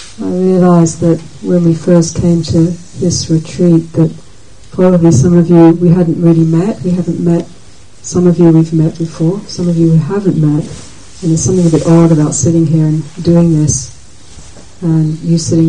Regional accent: London, United Kingdom; born there; And my background is, I was born in London, and from Irish Catholic family, and English Protestant mother, lots of complexity.

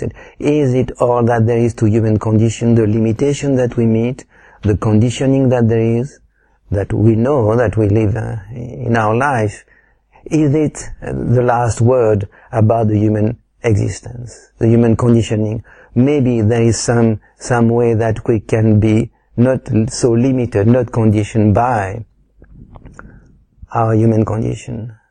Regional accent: France; accent: French; English is a second language; It's just because they love my French accent, so that's why I'm speaking again tonight.

